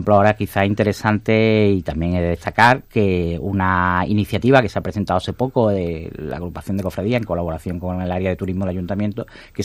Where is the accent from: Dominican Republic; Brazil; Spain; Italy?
Spain; Málaga, Andalusia; somos de Málaga o el área metropolitana, ¿no?